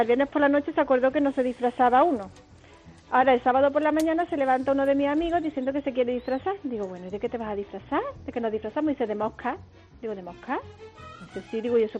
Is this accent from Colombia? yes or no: no; Antequera, Andalusia, Spain; esto yo soy de Antequera